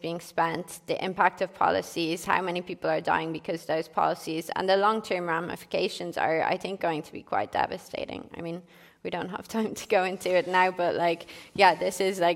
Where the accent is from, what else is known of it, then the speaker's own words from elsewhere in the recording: Ireland; And I mean, I'm Irish, like we're still in the EU